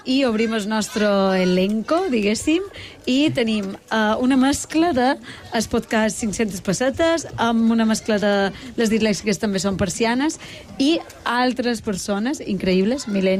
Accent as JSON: {"language": "Catalan", "town": "Esporles", "region": "Balearic Islands", "country": "Spain", "tie": "born or raised there", "said": "va anar en el meu poble, Esporles"}